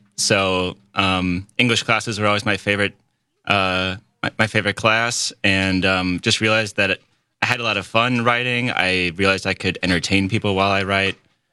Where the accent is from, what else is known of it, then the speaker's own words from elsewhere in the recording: Plymouth, Wisconsin, United States; now in Milwaukee, United States; I'm from Plymouth. It's a small town in rural Sheboygan County, about an hour north of Milwaukee.